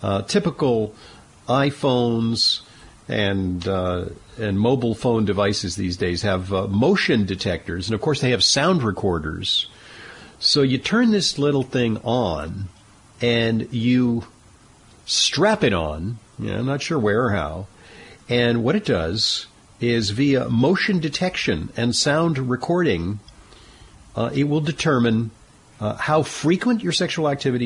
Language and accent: English; New York, United States; somewhere in the middle is New York, my home state.